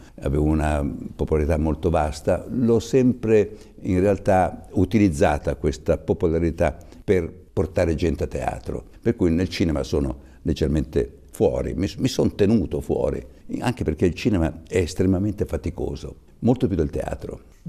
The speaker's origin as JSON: {"language": "Italian", "town": "Novara", "region": "Piedmont", "country": "Italy", "tie": "born there", "said": "Sono nato a Novara perché mio padre aveva un ristorante a Novara"}